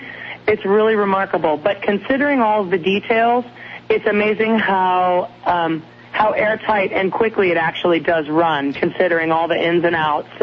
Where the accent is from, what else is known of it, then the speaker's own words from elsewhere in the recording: Southborough, Massachusetts, United States; Yeah, these girls I grew up with in Southborough, Massachusetts.